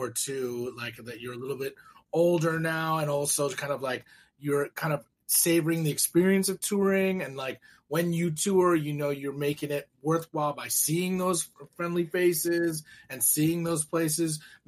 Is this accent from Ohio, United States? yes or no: no; Arcadia, California, United States; I grew up here, actually. I grew up in Pasadena, so 5 miles east of Pasadena in Arcadia.